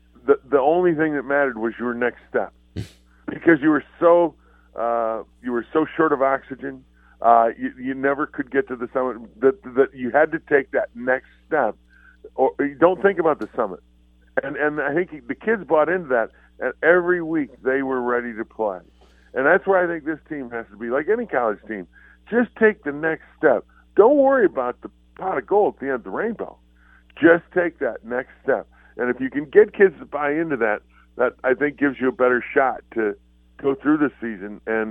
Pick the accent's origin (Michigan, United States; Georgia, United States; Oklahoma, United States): Michigan, United States; East Lansing; just because I'm from East Lansing.